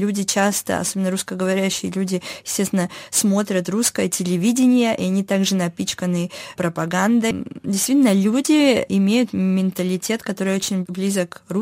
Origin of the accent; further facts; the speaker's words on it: Kazakhstan; я из Казахстана, помогает мне с точки зрения того, что люди меня воспринимают как человека из Казахстана, а не как из России. Ну, несмотря на то, что у меня чешское гражданство, и у меня нет этого русского гражданства, и нет уже и казахстанского гражданства.